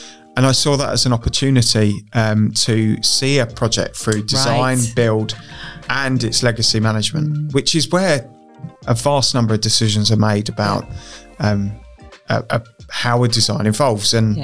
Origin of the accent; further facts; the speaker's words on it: Much Hadham, East of England, United Kingdom; I grew up in Much Haddam. And Much Haddam, or Peregrine, is